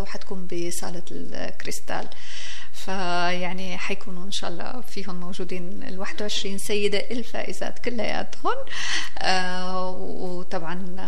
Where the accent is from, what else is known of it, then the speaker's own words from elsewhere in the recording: Syria; now in Canada; يعني نحن وطننا كندا هلا، نحن أبناء كندا اليوم، بس فضل بلدنا الأم ما بننسى اللي هو سوريا